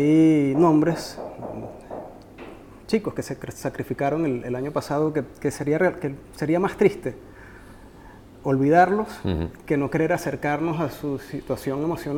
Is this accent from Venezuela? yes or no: yes; Venezuela; sin perder de vista mi venezolanidad